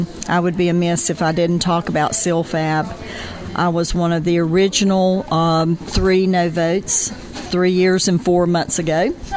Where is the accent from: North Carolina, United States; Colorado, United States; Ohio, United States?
North Carolina, United States; Lexington; But we still love the area. I'm originally from North Carolina, Lexington, barbecue capital of the world.